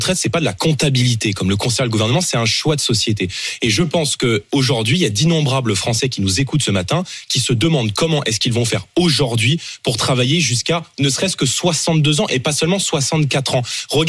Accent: France; moi, je suis français, donc permettez-moi de me positionner

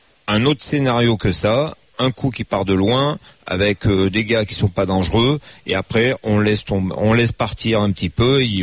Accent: Auvergne-Rhône-Alpes, France; Je suis originaire à côté de Bourg-d'Oisans, donc je connais la montée du col du Lotaré, et puis tous ces cols qu'on a gravis maintes et maintes fois.

